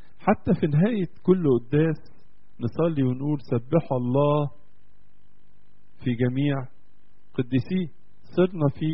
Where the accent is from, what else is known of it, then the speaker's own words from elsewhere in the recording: Egypt; احنا عندنا في مصر